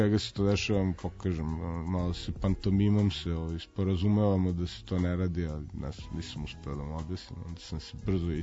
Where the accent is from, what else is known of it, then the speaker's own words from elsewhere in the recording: Belgrade, Serbia; now in Vienna, Austria; kada sam došao iz Beograda